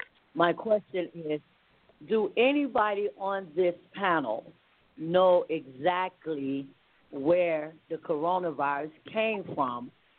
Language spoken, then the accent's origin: English; Columbus, Ohio, United States; I am from Columbus, Ohio